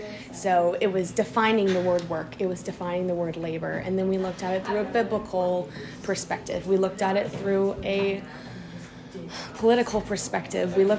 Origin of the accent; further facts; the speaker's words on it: Richmond, Virginia, United States; I'm from Richmond, Virginia, so I'm going back to VCU for all that, and that'll be really fun for me.